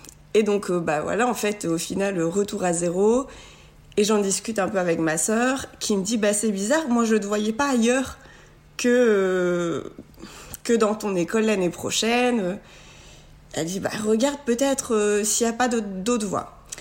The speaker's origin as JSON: {"language": "French", "country": "France", "said": "j'ai 29 ans, je suis française, j'habite dans le Nord et j'ai décidé de faire mes études à Liège, en Belgique."}